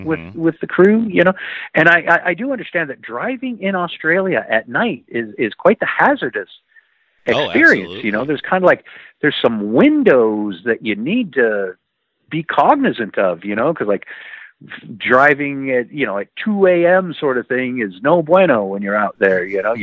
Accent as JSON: {"language": "English", "town": "El Paso", "region": "Texas", "country": "United States", "tie": "born or raised there", "also_born_or_lived": "Dallas", "said": "I was two. I was born in Dallas, and then my family moved to El Paso."}